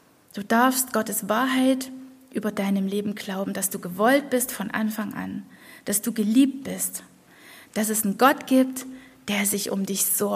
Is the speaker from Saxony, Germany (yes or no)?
yes; Chemnitz, Saxony, Germany; ich bin ja hier aufgewachsen in Chemnitz